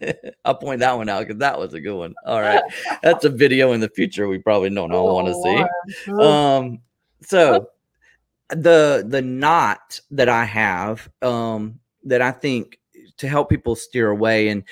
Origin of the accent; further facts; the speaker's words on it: Southern US, United States; I'm here in Columbus, Georgia. I'm from the South, and we say y'all a lot. And I grew up deer hunting